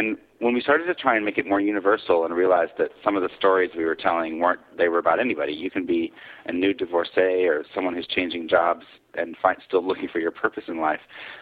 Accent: Fayetteville, Arkansas, United States; I'm from Arkansas.

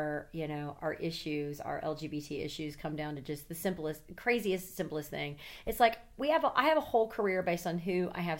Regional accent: United States; or let's just say Americans, because I'm an American.

